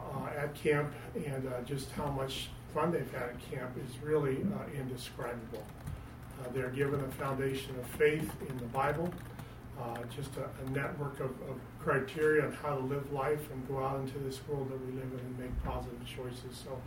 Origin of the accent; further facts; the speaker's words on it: Scott Valley, California, United States; I grew up in Scott Rally